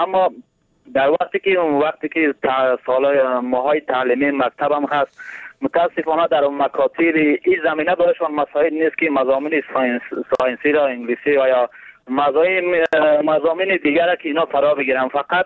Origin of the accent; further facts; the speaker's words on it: Badakhshan, Afghanistan; در مناطقی که مثلا ما خدم از بدخشان هستم زندگی میکنیم